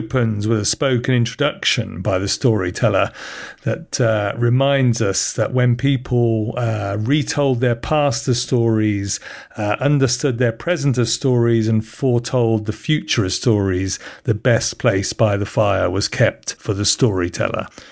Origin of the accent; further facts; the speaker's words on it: England, United Kingdom; from England.